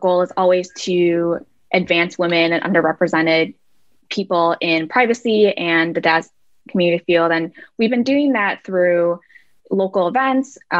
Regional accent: Midwest, United States; I'm from the Midwest where, you know, at the time I went to law school, there wasn't a lot of privacy in the field.

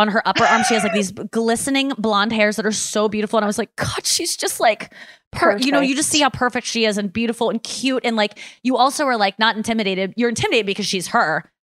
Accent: United States; because I'm an American.

